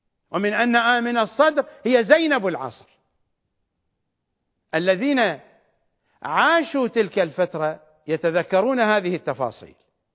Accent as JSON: {"language": "Arabic", "country": "Iraq", "said": "ومشتي أو مشهدي بالضبط عندنا في العراق نقول زائر"}